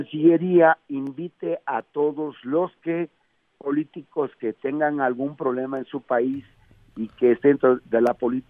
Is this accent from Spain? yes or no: no; Oaxaca, Mexico; yo soy indígena, soy zapoteco, de Oaxaca